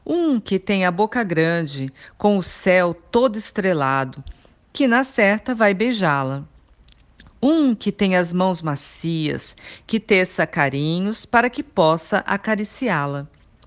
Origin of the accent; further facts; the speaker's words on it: Santos, São Paulo, Brazil; eu sou da cidade de Santos, no litoral de São Paulo